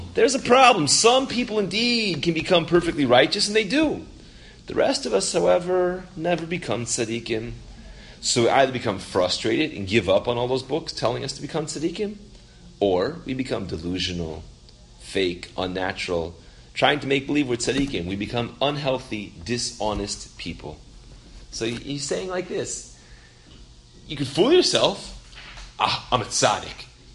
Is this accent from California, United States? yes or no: yes; California, United States; I'm from California. Appear from one of the California redwoods.